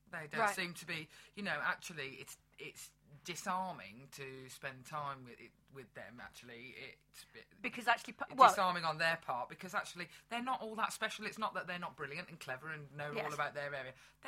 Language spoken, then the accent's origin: English; Birmingham, West Midlands, United Kingdom; My kids live in Birmingham. I'm from Birmingham. My heart is here.